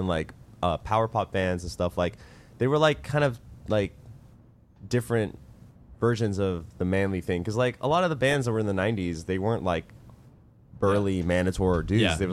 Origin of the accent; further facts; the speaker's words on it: Pittsburgh, Pennsylvania, United States; when I grew up in Pittsburgh. The neighborhood I lived in, there was a lot of skateboarders, right?